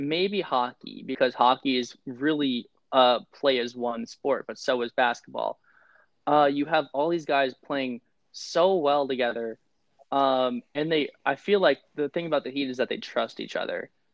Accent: Las Vegas, Nevada, United States; also born or lived in Phoenix; Even though I grew up in Vegas, I still was a passionate Suns fan. I didn't have a team to root for, so I knew I was from Phoenix.

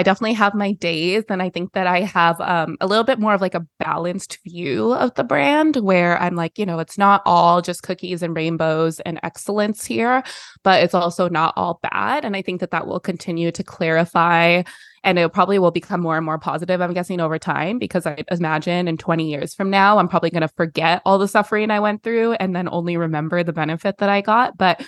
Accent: Canada; now in United States; because, like, I'm Canadian.

